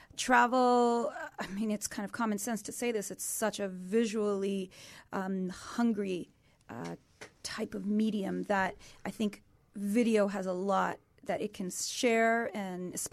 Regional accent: Canada; as a Canadian who's been living here a long time

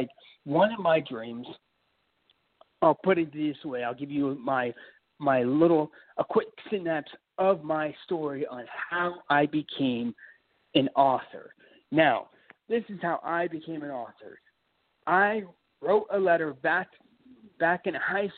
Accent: Florida, United States; I'm going to go out to California because I'm originally from Florida. Originally from the East Coast.

